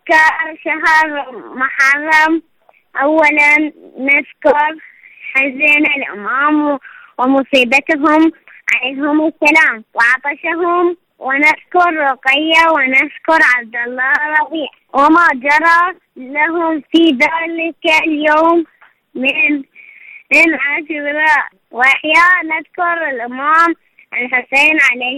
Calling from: Iraq; من العراق.

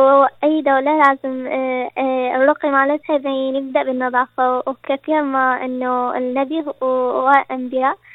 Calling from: Sweden; من السويد

